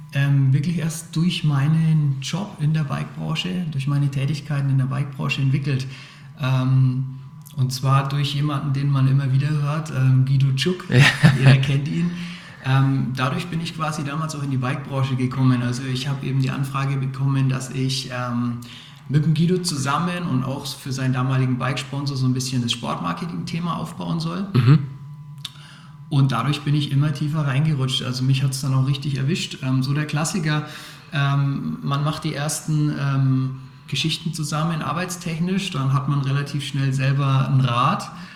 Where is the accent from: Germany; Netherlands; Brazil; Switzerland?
Germany; Lichtenfels, Bavaria; also born or lived in Munich; Ich bin tatsächlich in Lichtenfels geboren und bin hier in der Gegend aufgewachsen, auf dem Land. Und bin schon immer hier sozusagen. Ich war dann zwischendurch mal in München, 8 Jahre Studium und Arbeit.